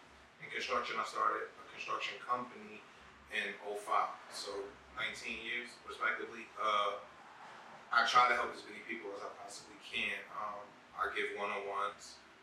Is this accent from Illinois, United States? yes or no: no; New Jersey, United States; Jersey's tough. With regards to like the cost of living in New Jersey is probably the highest in the country.